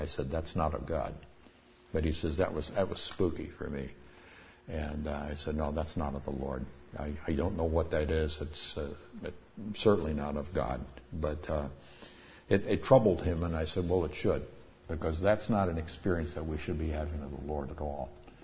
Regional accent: Nigeria; also born or lived in Northern Nigeria; I grew up in Yoruba country, that's southwestern Nigeria, and then later we were in Hausa country, northern Nigeria.

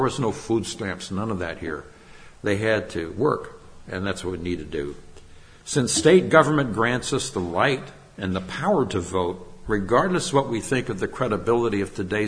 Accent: California, United States; And that's strange because I'm from California.

